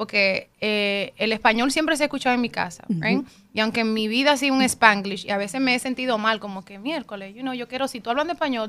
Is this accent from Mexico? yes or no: no; Dominican Republic; yo soy dominicana, tiene que ser en español, porque es que no hay de otra manera. Y le meto el inglés ahí, como debe ser.